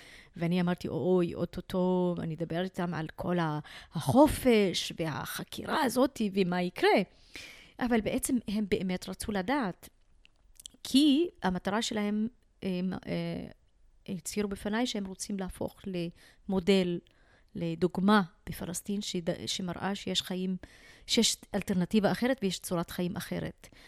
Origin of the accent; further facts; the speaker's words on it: Shibli, Northern District, Israel; גם כפלסטינית, גם כבדווית, כמוסלמית